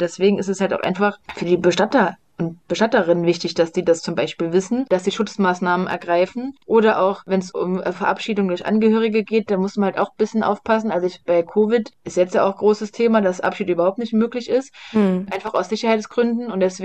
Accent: Saarland, Germany; ich komme aus dem Saarland

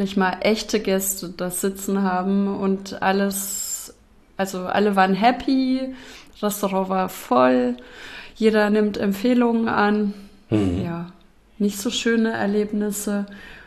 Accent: Bavaria, Germany; Ja, ich komme ja aus Franken

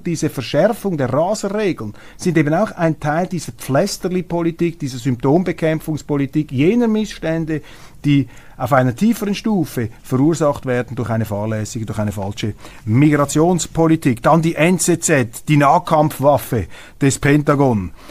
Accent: Switzerland; Und muss ich dann als Schweizer die Meinung des Bundesrates in der Außenpolitik übernehmen?

